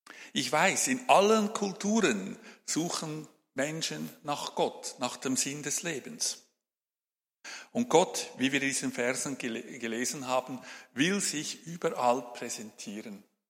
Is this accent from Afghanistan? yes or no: yes; Afghanistan; Aber wir bei uns in Afghanistan, bei uns ist das völlig normal.